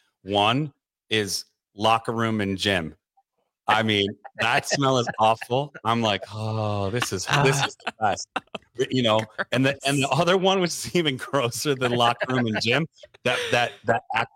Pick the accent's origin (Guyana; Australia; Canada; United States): United States; Detroit, Michigan; growing up in Detroit by so many factories and some. Also living by a paper mill now twice in my life